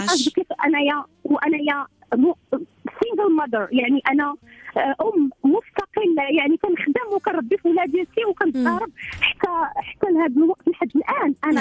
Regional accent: Morocco; احنا جنسيه مغربيه وجنسيه امريكيه انا ووليدات، وفي ما بغينا نعيش نعيشوا. انا مادام انا مستقره في المغرب راه معايا ولادي

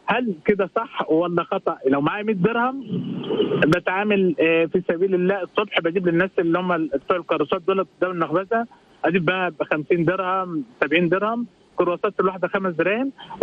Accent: Egypt; moved away as an adult; now in Morocco; انا لما جيت المغرب، جيت من مصر قفلت عيادتي وجيت وقعدت هنا واتجوزت هنا

